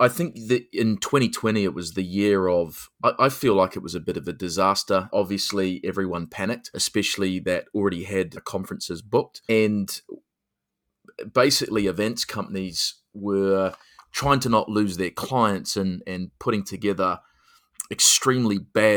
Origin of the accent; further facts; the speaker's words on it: New Zealand; also born or lived in United Kingdom / United States; I'm a New Zealander, but I have lived overseas in the UK and the US for 20 years.